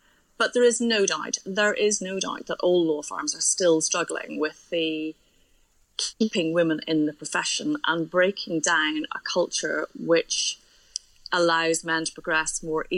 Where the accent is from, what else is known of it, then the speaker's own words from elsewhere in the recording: Northern Ireland, United Kingdom; even though we're from Northern Ireland and I was brought up during the Troubles in Northern Ireland, my father worked abroad a lot